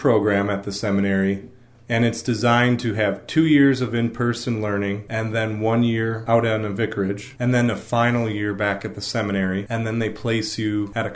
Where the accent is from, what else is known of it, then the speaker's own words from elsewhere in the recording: Michigan, United States; now in Fort Wayne, United States; We come from Michigan, and I'm a formal civil engineer